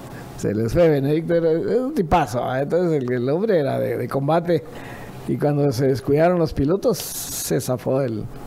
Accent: Guatemala; tomamos la responsabilidad como guatemaltecos de nuestro futuro

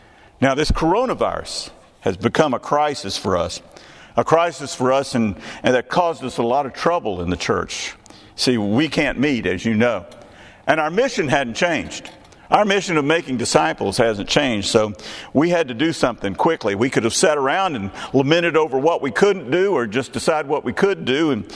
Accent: Texas, United States; You know, near my hometown, there's a place called Rogers, Texas.

